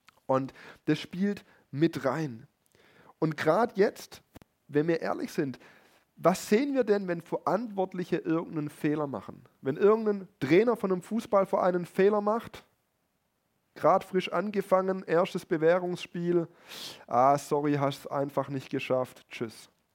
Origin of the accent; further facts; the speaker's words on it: Germany; Wir sind ja auch Deutsche. Wir sind es ja irgendwie auch gewohnt, wachsam und prüfend und kritisch zu bleiben.